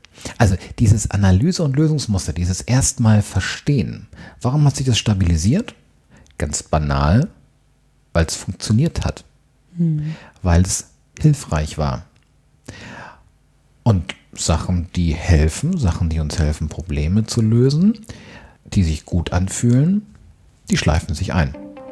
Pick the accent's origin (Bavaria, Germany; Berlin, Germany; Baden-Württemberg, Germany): Bavaria, Germany; ich bin Oberfranke, hört man aber recht selten.